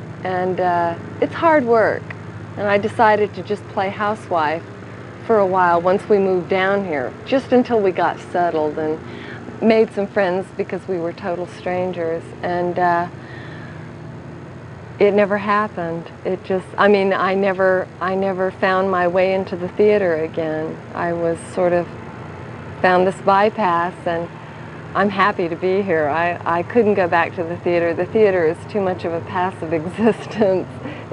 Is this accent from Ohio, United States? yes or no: no; Georgia, United States; now in Florida, United States; No, actually, I'm from Georgia. I grew up in Georgia, and my husband and I moved down here